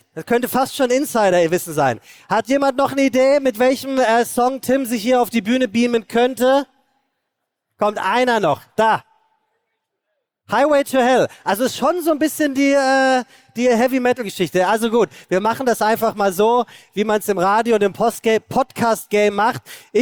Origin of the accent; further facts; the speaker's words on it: Hesse, Germany; Ich bin Hesse.